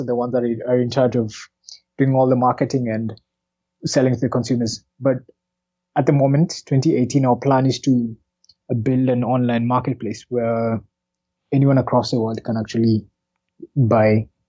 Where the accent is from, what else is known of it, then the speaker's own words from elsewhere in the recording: Kenya; I'm a Kenyan entrepreneur